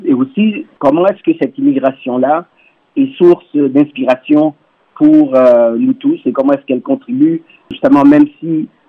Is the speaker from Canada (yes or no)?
yes; Canada; On est canadien, on est d'origine haïtienne, rwandaise, camerounaise, donc on est tous d'ailleurs. Mais on a un vécu ici qui est plus ou moins long.